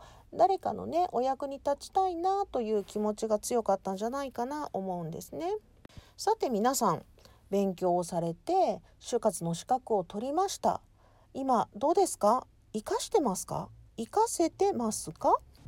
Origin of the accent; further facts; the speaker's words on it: Hiroshima, Japan; accent: Hiroshima dialect; 私の配信は広島弁なんでちょっと気になるかもしれんですけど